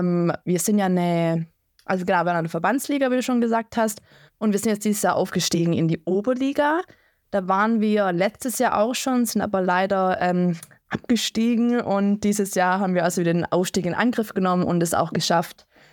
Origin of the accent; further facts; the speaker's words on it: Sulz am Eck, Baden-Württemberg, Germany; Also ich komme nicht aus Nagold direkt, sondern es nennt sich Sulz am Eck, das ist bei Wildberg. Und ja, ich bin, vor 12 Jahren ungefähr nach Hechingen gekommen